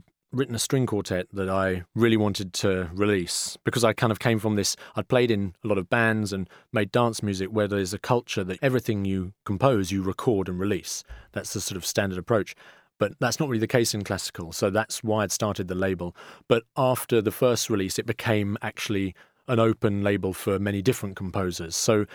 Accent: London, United Kingdom; being a Londoner, my folk music, the traditional music for me, in a way, is actually electronic music and stuff with a groove, dance music, and then combined with having this Russian classical heritage.

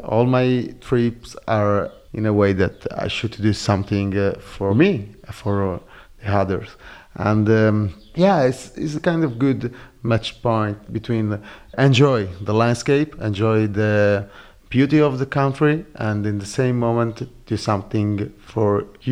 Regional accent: Palermo, Sicily, Italy; English is a second language; now in Brussels, Belgium; I'm 26 years old. I came from Palermo, Sicily. I live in Brussels

